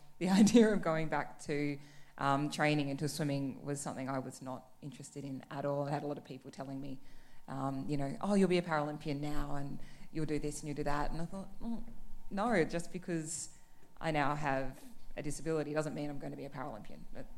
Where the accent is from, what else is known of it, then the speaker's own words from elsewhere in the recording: Canberra, Australian Capital Territory, Australia; I grew up in Canberra. It's incredibly cold down there. And I grew up a very passionate, able-bodied swimmer.